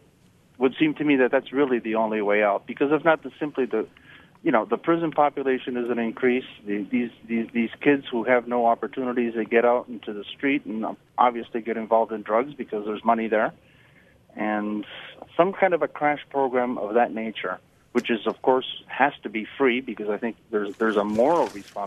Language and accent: English; Appleton, Wisconsin, United States; I'm from Appleton, so you know I know what he's talking about.